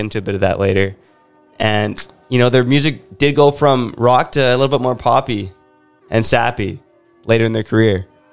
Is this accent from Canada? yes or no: yes; Canada; It's because we're so Canadian that we don't care who wins.